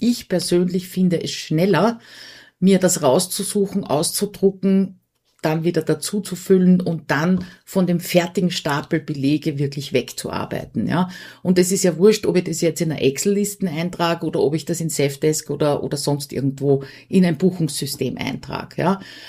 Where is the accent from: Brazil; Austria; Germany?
Austria; EAR heißt bei uns in Österreich Einnahmen-Ausgaben-Rechnung.